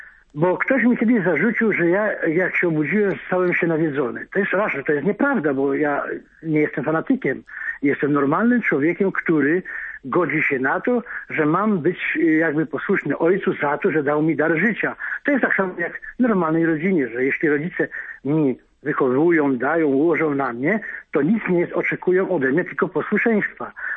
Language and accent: Polish; Wrocław, Lower Silesian Voivodeship, Poland; z Wrocławia.